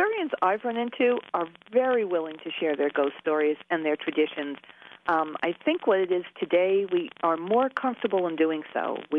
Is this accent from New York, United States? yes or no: yes; New York, United States; I'm originally from New York, so I grew up with the stories of Washington Irving and the Headless Horseman, which had some historical roots.